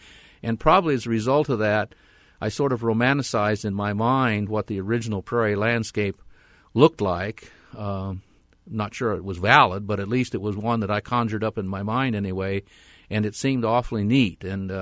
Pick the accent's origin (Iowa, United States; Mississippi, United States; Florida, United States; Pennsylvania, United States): Iowa, United States; I grew up in Iowa, but I'd never knowingly seen a prairie remnant. And knowing the part of the state that I'm from, there probably wasn't one there in extreme southeast Iowa.